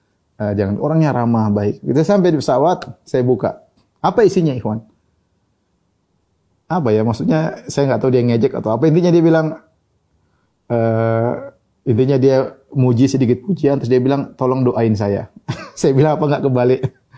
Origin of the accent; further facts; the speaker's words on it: Yogyakarta, Special Region of Yogyakarta, Indonesia; also born or lived in Papua; di kampung saya dulu, di Jogja